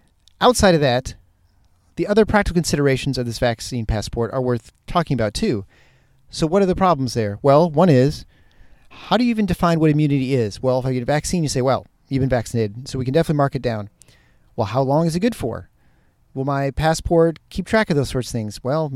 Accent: Michigan, United States; it's starting in the upper Midwest and the Michigan area, my hometown, my home state.

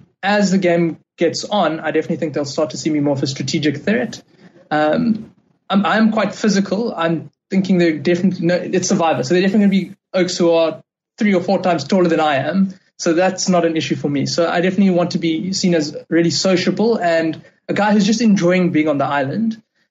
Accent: Johannesburg, Gauteng, South Africa; I'm from Johannesburg, and I'm a strategy consultant.

